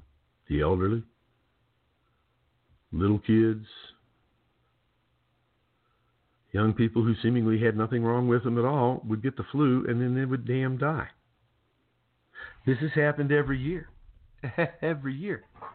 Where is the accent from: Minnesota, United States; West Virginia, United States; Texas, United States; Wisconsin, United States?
West Virginia, United States; Listen, dude, I'm from West Virginia.